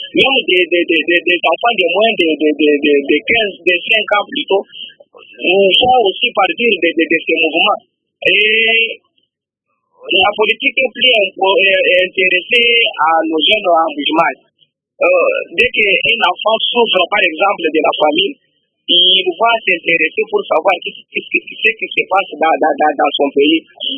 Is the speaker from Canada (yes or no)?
no; French Guiana, France; Il n'y a pas de loisirs chez nous en Guyane.